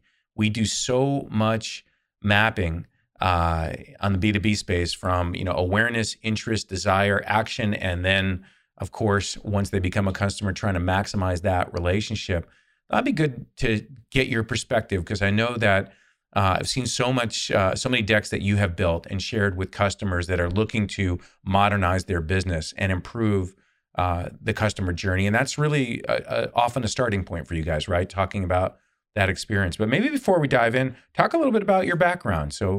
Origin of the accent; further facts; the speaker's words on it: California, United States; I spent a good part of my youth growing up in Southern California, so still have some family down there